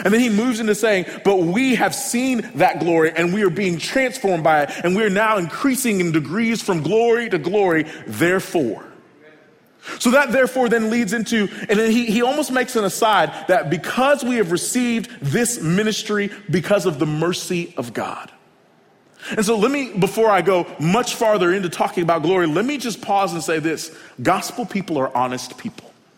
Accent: Oklahoma, United States; So I am from Oklahoma, an alumni from the University of Oklahoma, and all in all, we've had a pretty good sports year.

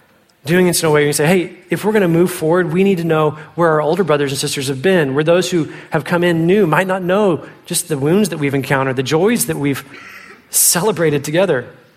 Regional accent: Fort Worth, Texas, United States; I was praying and hoping that the Lord would give an opportunity to come back to my hometown, Fort Worth, to pastor.

